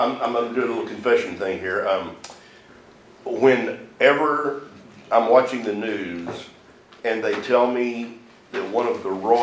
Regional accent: United States; I'm an American, dadgummit.

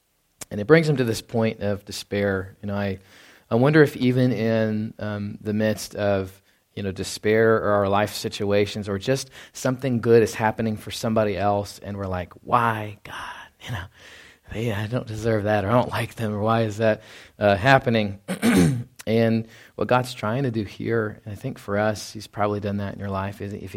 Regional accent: Dallas, Texas, United States; and I grew up in Dallas-Fort Worth, as you know, and We didn't have a lot of scorching east winds.

